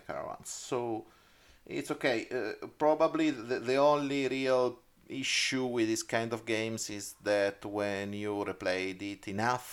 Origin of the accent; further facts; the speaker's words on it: Umbria, Italy; I live in Terni, which is a city near Rome. A close city near my hometown is Perugia.